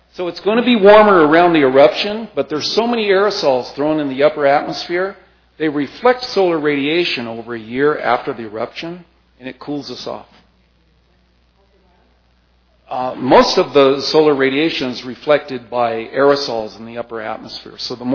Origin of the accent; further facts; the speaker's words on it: Santa Ana, California, United States; It was 95 degrees in my hometown of Santa Ana today